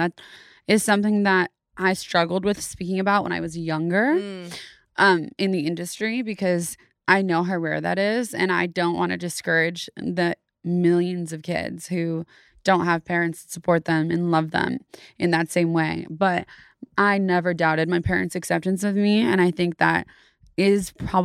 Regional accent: Davis, California, United States; also born or lived in San Francisco; Grew up in Davis, California.

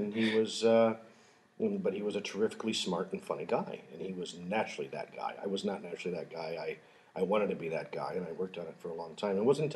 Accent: Battle Creek, Michigan, United States; We were a classic Midwest family. It was a blue-collar family that I came up in. I grew up in Battle Creek, which is a factory town.

